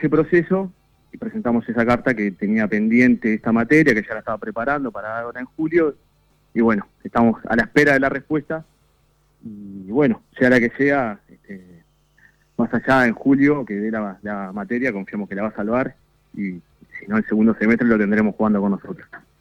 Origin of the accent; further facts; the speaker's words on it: Rosario, Colonia, Uruguay; yo soy coterráneo de Godín, yo soy de Rosario.